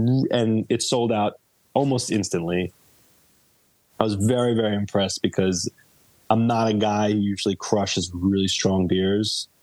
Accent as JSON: {"language": "English", "country": "United States", "said": "I as an American, I got to go drink Guinness in Dublin"}